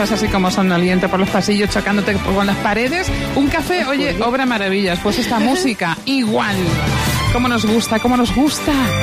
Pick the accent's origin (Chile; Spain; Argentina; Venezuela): Spain; Extremadura; somos extremeños